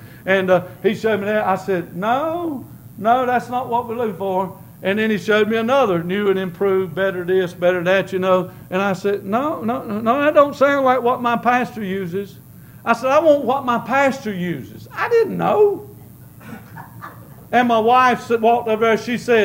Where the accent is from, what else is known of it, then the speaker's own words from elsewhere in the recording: Lancaster, United States; I grew up in Lancaster, man. South side of Lancaster, where they kill each other.